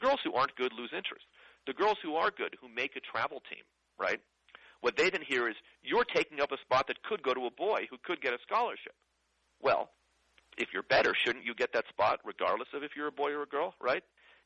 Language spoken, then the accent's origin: English; San Francisco, California, United States; which is what I ate at ballpark growing up in San Francisco, right?